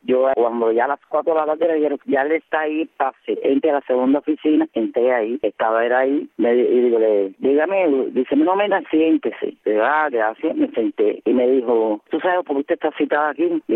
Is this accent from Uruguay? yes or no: no; Cuba; Yo soy una ciudadana cubana, vivo aquí en Cuba